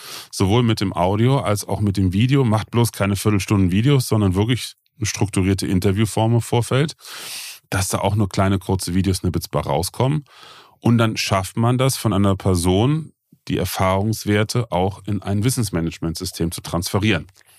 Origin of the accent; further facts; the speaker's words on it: Rhineland, Germany; er kommt immer schön im Rheinland, bei uns im Rheinland